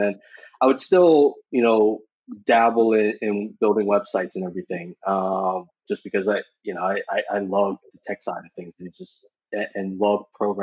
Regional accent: East Coast, United States; now in Taiwan; I grew up in the States on the East Coast and originally from Taiwan, and that's actually where I am now.

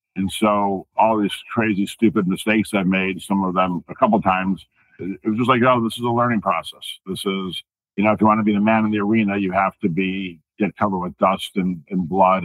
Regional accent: Chicago, Illinois, United States; I'm adopted. So birth parents are from Iowa. I grew up in Chicago area.

